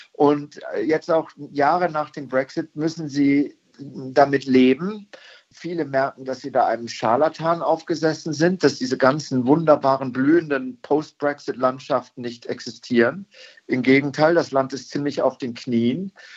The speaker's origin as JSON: {"language": "German", "country": "Germany", "said": "Meine Familie ist selber halb britisch. Ich hatte Glück, ich bin Deutscher, ich habe in Oxford studiert"}